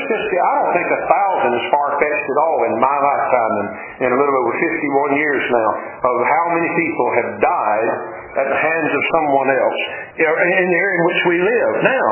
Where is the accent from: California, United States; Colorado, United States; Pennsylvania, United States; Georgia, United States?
Georgia, United States; Savannah; born there; I was born in Savannah, spent most of my adulthood now living in Bullitt County, most of my lifetime, majority of it.